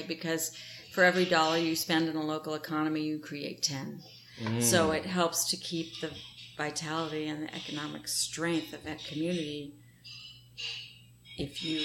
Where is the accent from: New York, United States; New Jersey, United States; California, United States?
New Jersey, United States; also born or lived in Massachusetts; growing up in New Jersey and southeastern Massachusetts, I knew that August was tomato month.